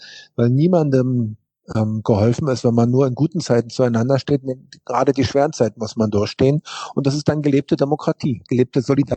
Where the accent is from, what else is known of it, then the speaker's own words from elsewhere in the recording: Berlin, Germany; Ich bin in Lichtenberg geboren, hier bin ich verwurzelt, hier lebe ich mit meiner Familie, hier sind meine Kinder geboren worden. Ich bin Lichtenberger durch und durch.